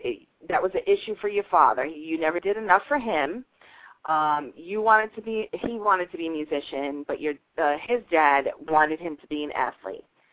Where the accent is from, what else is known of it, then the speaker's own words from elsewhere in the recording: Yonkers, New York, United States; now in Florida, United States; And I live in Florida. So when I came up to New York, I'm from New York. I'm from Yonkers.